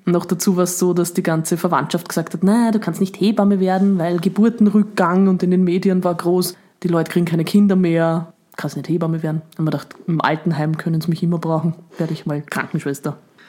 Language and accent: German; Upper Austria, Austria; now in Vienna, Austria; ich bin ja dann von Oberösterreich nach Wien gezogen quasi